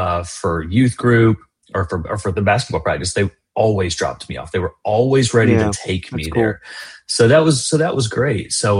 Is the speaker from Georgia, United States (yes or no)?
yes; Atlanta, Georgia, United States; So I'm born and raised in Atlanta. So my whole life I've been in Atlanta. Kind of grew up on the South Side.